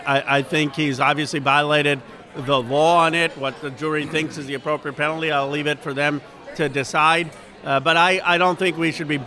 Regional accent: Pennsylvania, United States; I grew up in Pennsylvania.

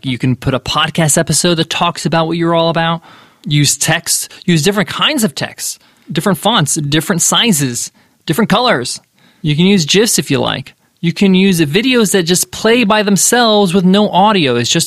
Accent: United States; I'm an American with Egyptian parents, has that background that they grew up in New York and New Jersey.

